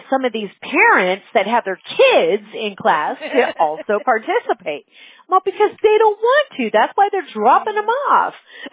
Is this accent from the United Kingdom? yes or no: no; United States; You know, but whatever. I'm American, you know.